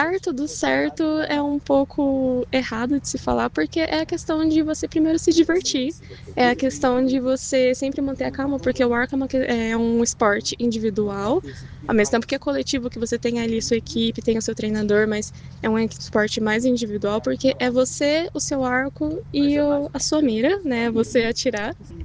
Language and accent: Portuguese; São José do Rio Preto, São Paulo, Brazil; also born or lived in Rio de Janeiro; Eu nasci no Rio de Janeiro, mas eu morava no interior de São Paulo.